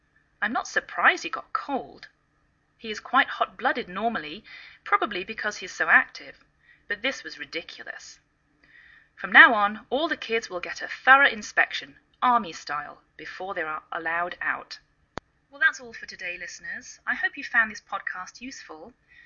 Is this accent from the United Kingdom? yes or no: yes; England, United Kingdom; now in United States